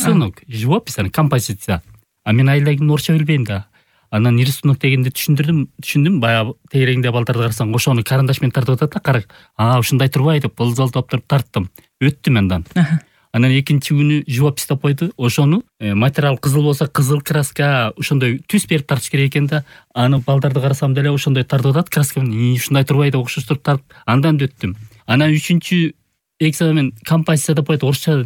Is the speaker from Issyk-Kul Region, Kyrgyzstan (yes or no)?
yes; Ak-Olon, Issyk-Kul Region, Kyrgyzstan; born there; туулган айыл, Ак Өлөң деген айыл. Ысык Көлдө Тоң району болот да, ошол айылдан туулган.